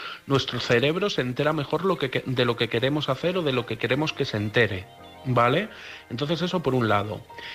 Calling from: Madrid, Community of Madrid, Spain; de Madrid

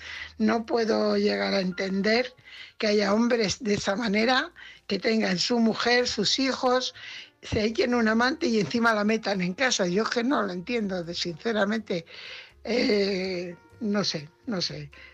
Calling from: Fuenlabrada, Community of Madrid, Spain; corresponsal de Fuenlabrada.

